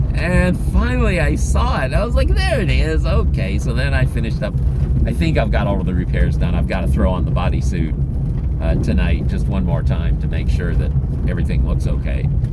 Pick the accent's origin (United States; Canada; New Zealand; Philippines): Philippines; I'm still able to do that because I grew up in the Philippines and I never unlearned how to do that.